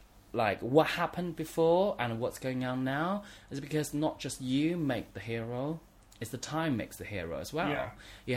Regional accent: Nanjing, Jiangsu, China; English is a second language; moved away as an adult; also born or lived in London; I'm from China. I was raised in Nanjing, which is like an hour and a half on the train from Shanghai, really close. And but I left China when I was 19, 20-ish, to go to UK, to go to London to study.

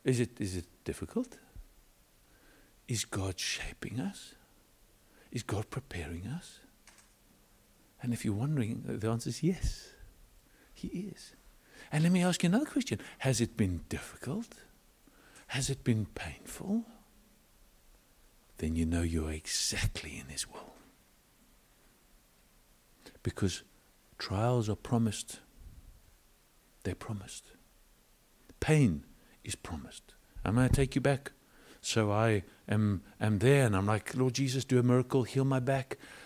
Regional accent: Cape Town, Western Cape, South Africa; also born or lived in United Kingdom; now in United States; being a South African, Capetonian, British, starting to become Californian, right?

